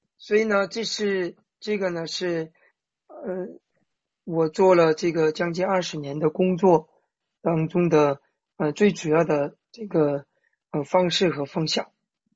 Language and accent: Chinese; China; now in Jeju, South Korea; 刚才有位姊妹介绍我是来自于大陆，那我现在目前呢是住在韩国济州岛，美丽的一个城市啊，也不能叫城市，也叫岛吧